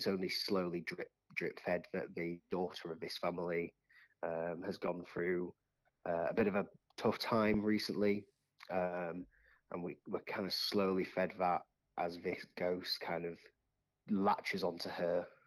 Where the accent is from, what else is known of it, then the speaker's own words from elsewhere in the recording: Yorkshire and the Humber, United Kingdom; also born or lived in North West England; now in Wagga Wagga, Australia; So I'm from Yorkshire and near Manchester originally. So only been in Wagga now for 3 months. So still kind of new to the area.